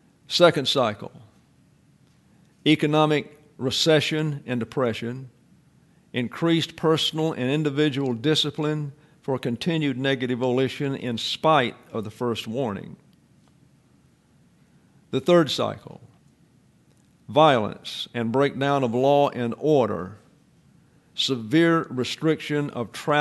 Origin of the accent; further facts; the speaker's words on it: Deep South, United States; I understood it because I was raised in the Deep South